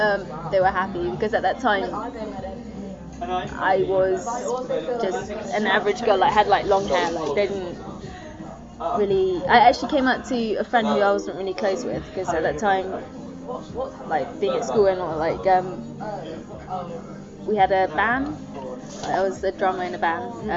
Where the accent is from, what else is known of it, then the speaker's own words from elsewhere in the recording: Brighton, South East England, United Kingdom; growing up in Brighton, it's easy to be gay